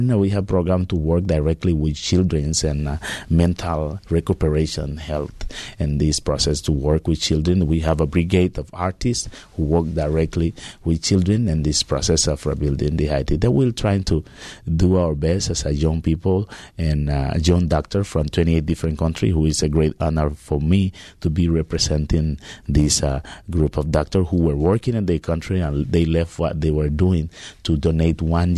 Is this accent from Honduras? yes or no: yes; Honduras; English is a second language; because I'm from Honduras, who is one of the more poorest country of Latin America too.